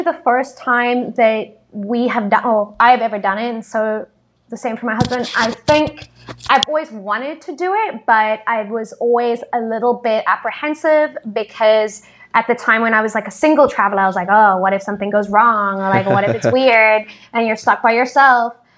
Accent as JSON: {"language": "English", "town": "Cape Town", "region": "Western Cape", "country": "South Africa", "said": "So I come from Cape Town, which right. is an amazing city"}